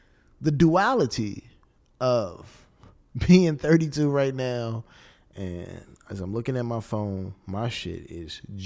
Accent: Hopkins Park, Illinois, United States; I am from Hopkins Park, Illinois. Pembroke Township, if you will. Specifically, very first crib I grew up in, a place called, well, I was in North Hopkins, Dark Side

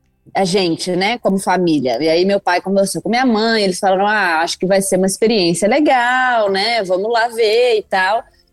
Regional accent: Minas Gerais, Brazil; todo mundo vai entender, eu sou mineira e pronto.

